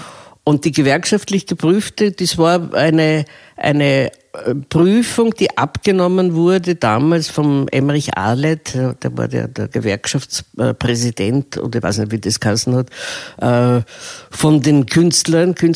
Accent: Vienna, Austria; Ich bin in Wien geboren und bin auch in Wien aufgewachsen, bin allerdings ein Mischmasch, weil meine Mutter war Deutsche, mein Vater war zwar Wiener, aber eigentlich von tschechischer Herkunft

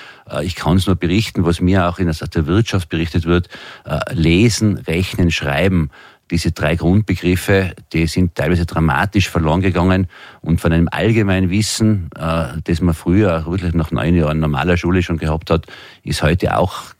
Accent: Tyrol, Austria; es ist auch bei uns in Tirol schon so

